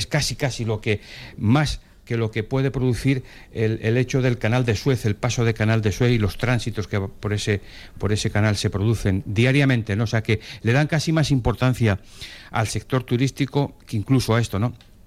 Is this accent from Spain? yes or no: yes; Canary Islands, Spain; como gran canario